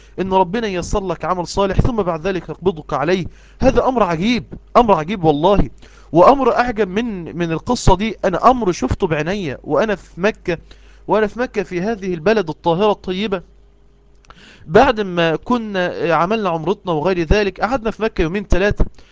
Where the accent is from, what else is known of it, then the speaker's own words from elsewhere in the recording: Egypt; أنت منين؟ قلت له إحنا من مصر.